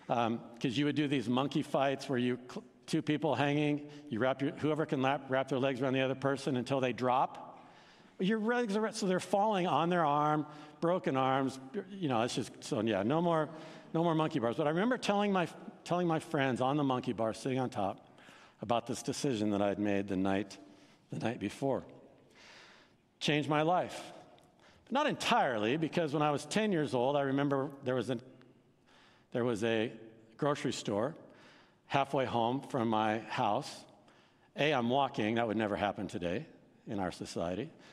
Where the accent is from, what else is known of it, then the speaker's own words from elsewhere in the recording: Boone, Iowa, United States; This group, the Lowell Lundstrom Crusade, came to my hometown, Boone, Iowa, to the high school.